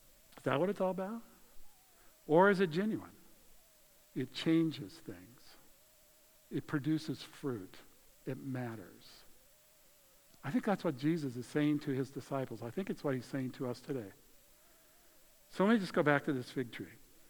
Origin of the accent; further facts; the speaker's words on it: Colorado, United States; I grew up in Colorado, where in the spring, it's so fun to see the sun come out and things begin to happen.